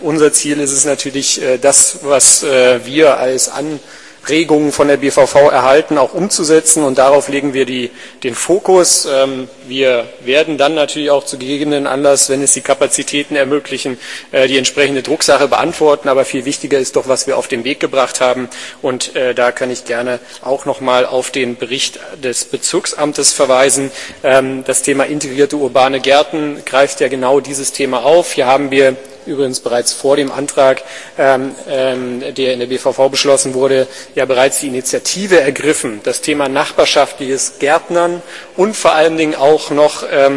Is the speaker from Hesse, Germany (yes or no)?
no; Berlin, Germany; ich bin in Hellersdorf geboren und aufgewachsen